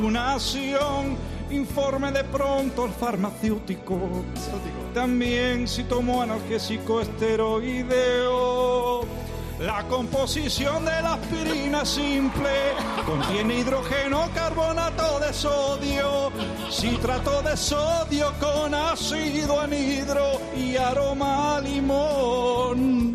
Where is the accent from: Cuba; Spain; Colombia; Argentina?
Cuba; y yo soy cubano, estoy hispanoamericano